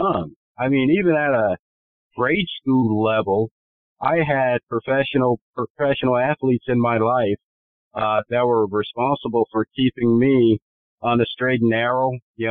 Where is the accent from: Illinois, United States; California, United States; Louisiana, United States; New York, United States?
Louisiana, United States; Shreveport; Growing up in Shreveport, there was always a plethora of former or NFL players that I idolized